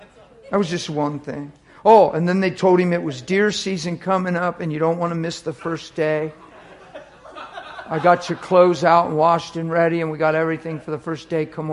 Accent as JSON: {"language": "English", "region": "East Coast", "country": "United States", "said": "You know I'm from the East Coast, right? You know it's 12:30. It's 12:30 to me."}